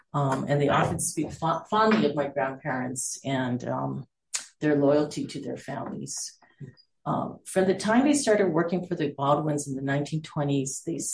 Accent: Honolulu, Hawaii, United States; We're from Honolulu, and we spent our entire summers with our cousins on Kauai with our grandparents.

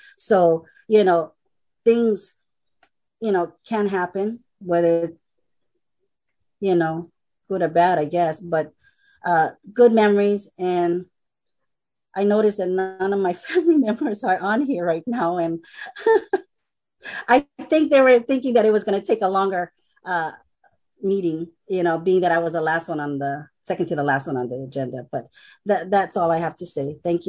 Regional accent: Pahoa, Hawaii, United States; I grew up in Pahoa, and the family always went down to Makuu. So back in the 60s, 70s, and part of the 80s, we spent our weekends there.

